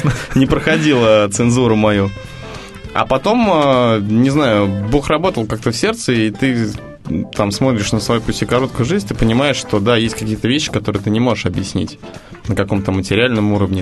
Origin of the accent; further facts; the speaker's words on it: Moscow, Russia; Да, я коренной москвич.